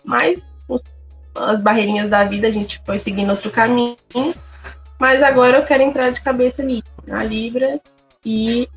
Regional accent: São Paulo, Brazil; Eu sou de São Paulo, Zona Oeste, Butantã.

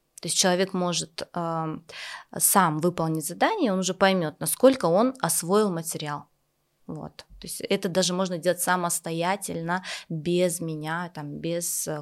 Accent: Russia; now in Kazakhstan; Я сама родом из России, но вышла замуж в Казахстан. Конечно, казахский язык я понимала.

